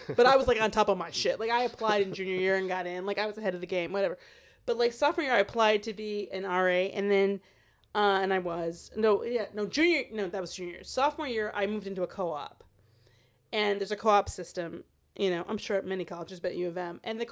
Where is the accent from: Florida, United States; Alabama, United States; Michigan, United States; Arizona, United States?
Michigan, United States; when I went to the University of Michigan, because I'm from Michigan, it's an in-state school for me.